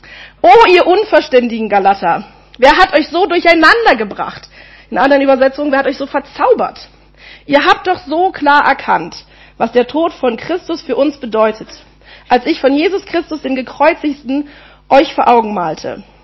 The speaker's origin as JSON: {"language": "German", "region": "Berlin", "country": "Germany", "accent": "Berlin", "said": "die Berliner Schnauze in mir liebt den Spruch nach wie vor."}